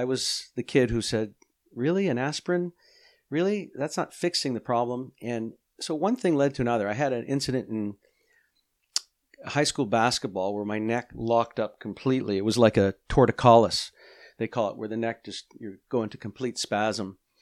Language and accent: English; Canada; now in United States; I started in Canada. I'm Canadian. Came down. I had relatives in the States here in California that used to visit Winnipeg